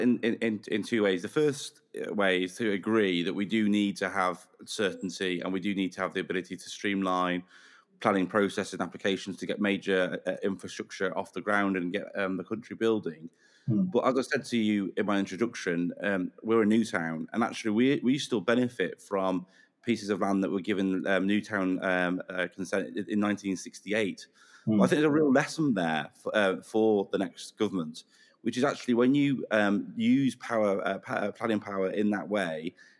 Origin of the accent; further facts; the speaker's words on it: Telford, West Midlands, United Kingdom; to be selected here in my hometown. I've lived and worked in Telford most of my life